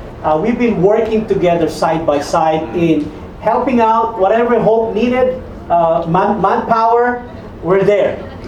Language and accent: English; Cebu, Central Visayas, Philippines; English is a second language; I'm from Cebu, Philippines. I'm the one leading the church in Cebu with 320 disciples